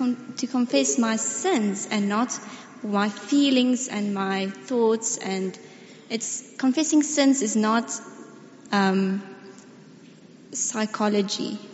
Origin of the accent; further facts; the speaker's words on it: Pretoria, Gauteng, South Africa; and I come from Pretoria.